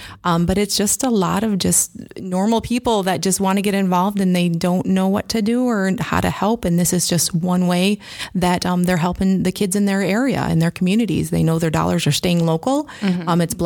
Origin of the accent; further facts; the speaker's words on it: Clinton, Iowa, United States; I am from Clinton, Iowa. I've lived there most of my life.